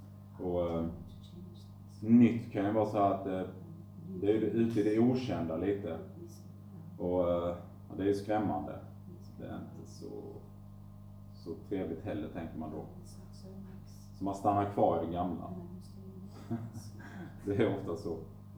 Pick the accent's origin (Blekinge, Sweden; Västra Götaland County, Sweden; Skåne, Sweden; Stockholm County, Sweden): Blekinge, Sweden; Mörrum; från Mörrum.